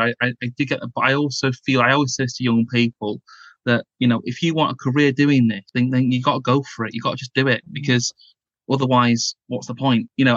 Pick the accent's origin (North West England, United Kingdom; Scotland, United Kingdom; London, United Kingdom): North West England, United Kingdom; Salford; I'm originally from Lancashire as well. I'm from Salford.